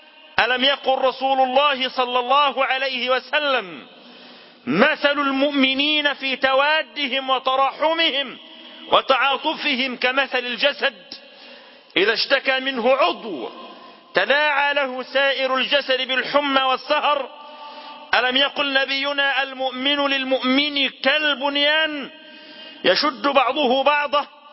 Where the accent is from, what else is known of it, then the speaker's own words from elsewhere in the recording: Syria; إنما يصنع اليوم بإخواننا وأشقائنا في بلادنا سوريا